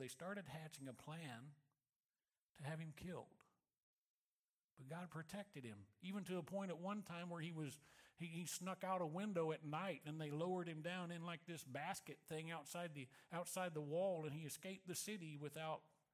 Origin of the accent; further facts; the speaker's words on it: Missouri, United States; This is like, now I grew up in Missouri.